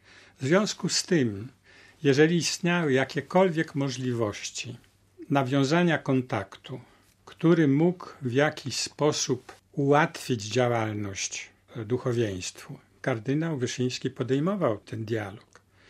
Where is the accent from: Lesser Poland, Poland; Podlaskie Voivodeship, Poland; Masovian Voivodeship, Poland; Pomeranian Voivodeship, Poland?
Masovian Voivodeship, Poland; Warsaw; kardynał Wyszyński przez ponad 30 lat był moim biskupem, a jestem z Warszawy.